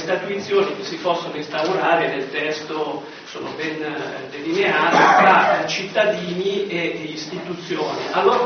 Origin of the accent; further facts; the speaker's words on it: Como, Lombardy, Italy; vengo da Como